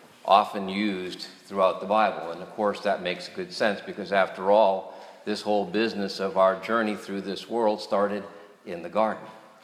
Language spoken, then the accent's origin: English; New Hampshire, United States; But where I grew up in New Hampshire, the character of gardens were very different. The land is hilly.